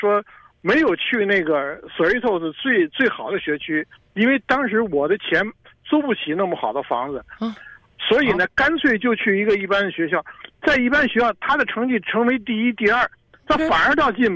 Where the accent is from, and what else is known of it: China; born or raised there